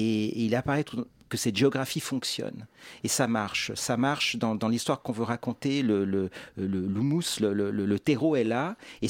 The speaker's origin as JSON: {"language": "French", "country": "Switzerland", "said": "moi je suis un Rital, hein. je suis un Suisse issu d'immigration, donc c'est quelque chose d'un petit peu particulier."}